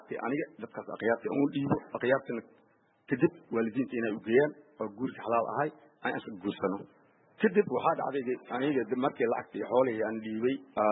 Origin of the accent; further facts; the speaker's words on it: Mogadishu, Banaadir, Somalia; also born or lived in Lower Juba; waxaan ku dhashay anigii jubada hoose waxaan ku soo barbaaray Muqdisho